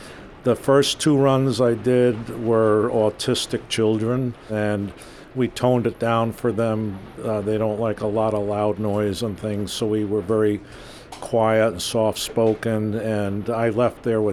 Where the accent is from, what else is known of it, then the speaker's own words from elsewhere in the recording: Poughkeepsie, New York, United States; I'm from Poughkeepsie.